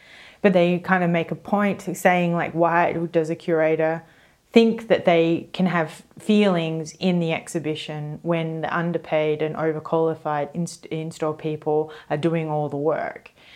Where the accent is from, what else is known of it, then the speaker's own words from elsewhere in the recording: Australia; Even though I am Australian